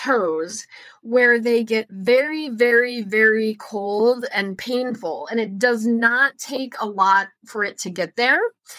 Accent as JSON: {"language": "English", "region": "Maryland", "country": "United States", "said": "I'm not from northern Minnesota. I'm from Maryland, which is not a particularly cold climate."}